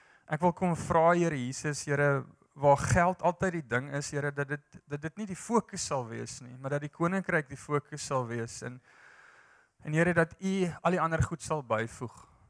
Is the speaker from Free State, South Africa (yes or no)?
yes; Free State, South Africa; Ek kom uit die Vrystaat uit. Ek is in 'n Mielieland gebore. Nie letterlik nie.